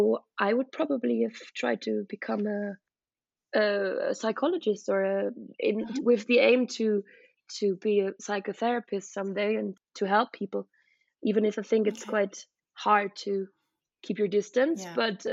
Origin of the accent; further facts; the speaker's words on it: Vienna, Austria; it was in my hometown in Vienna